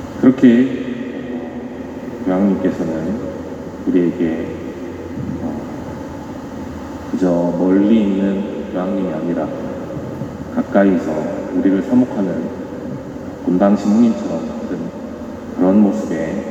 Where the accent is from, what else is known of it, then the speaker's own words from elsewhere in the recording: Daegu, South Korea; 그래서 다른 한국 시민들, 저희 대구 시민들은 왔다고, 됐다고 자랑하더라고요